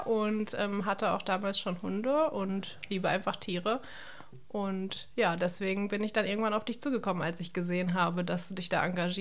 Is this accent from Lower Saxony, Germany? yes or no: no; Bielefeld, North Rhine-Westphalia, Germany; ich komme aus Bielefeld, wie du schon gesagt hast. Und ich bin 31 Jahre alt